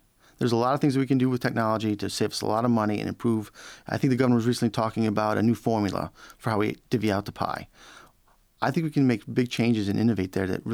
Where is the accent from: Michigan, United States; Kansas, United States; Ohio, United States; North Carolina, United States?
Michigan, United States; Hartford; Well, I'm actually from Hartford, Michigan. I was born and raised basically in Southwest Michigan. I graduated from Hartford High School in 1989.